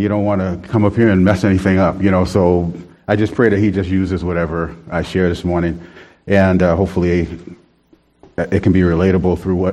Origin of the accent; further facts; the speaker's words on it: New York City, New York, United States; growing up in New York City, there's a crowd everywhere, you know, pretty much.